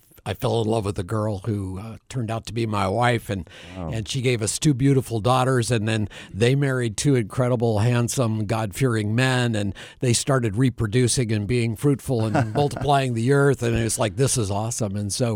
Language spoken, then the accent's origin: English; Bend, Oregon, United States; No, I'm actually a Northwesterner, not on the East Coast, but on the West Coast. So I was born and raised in Bend, Oregon.